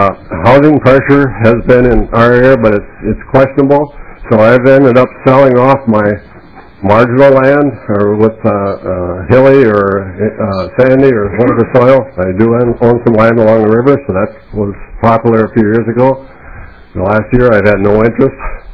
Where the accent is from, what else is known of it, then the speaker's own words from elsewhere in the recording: Maine, United States; I'm from Kennebec County, about 90 miles north of here.